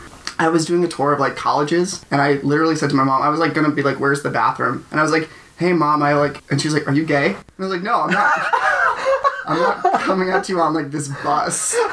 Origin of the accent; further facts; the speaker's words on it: Chagrin Falls, Ohio, United States; Well, I was from Chagrin Falls, Ohio, but I usually say Cleveland.